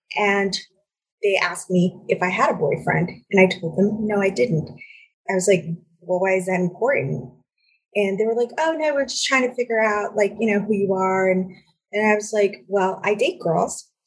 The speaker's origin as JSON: {"language": "English", "town": "New Rochelle", "region": "New York", "country": "United States", "tie": "born or raised there", "said": "I mean, I grew up here in Westchester. I grew up in New Rochelle, and everyone knows New Rochelle it's like the gateway drug for, you know, New York City kids."}